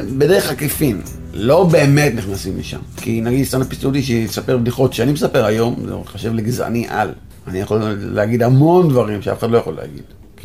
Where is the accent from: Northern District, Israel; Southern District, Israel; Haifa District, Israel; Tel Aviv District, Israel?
Northern District, Israel; Bir al-Asad; ערבי מוסלמי ישראלי, בן 29. גדלתי בכפר ביר אל-אסד, שזה מול כרמיאל, אבל אני גר במרכז מעל השנה הזו, 11 שנה.